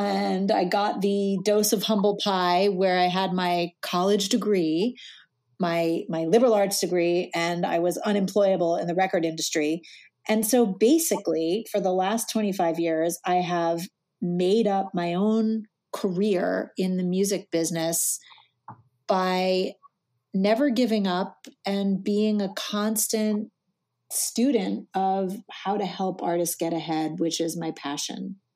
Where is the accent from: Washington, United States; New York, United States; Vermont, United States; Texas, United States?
New York, United States; New York City; My background is I grew up in New York City